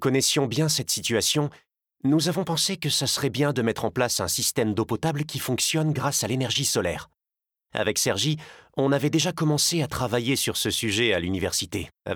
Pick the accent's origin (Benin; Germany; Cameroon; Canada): Cameroon; Banekane; now in Spain; Je suis originaire du Cameroun, mais j'habite en Espagne, où j'ai fait mes études d'ingénieur.